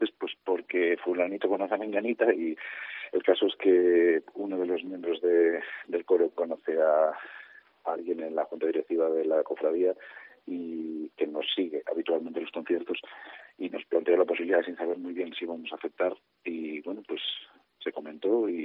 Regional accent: Bembibre, Castile and León, Spain; yo soy de Bembibre y algunas de las personas, de los miembros fundadores, eran de Bembibre

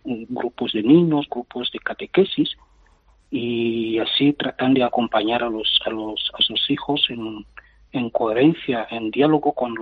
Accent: Equatorial Guinea; now in Tenerife, Spain; las celebraciones litúrgicas en mi país tardan un poco más que aquí en la diócesis de Tenerife

